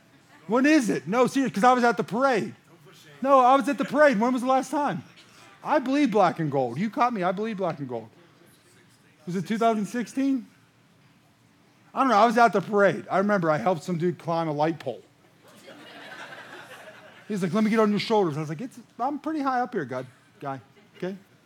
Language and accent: English; United States; Listen, I'm an American second. I live here, but I know where I'm going to live. I'm so blessed that I get to live in this country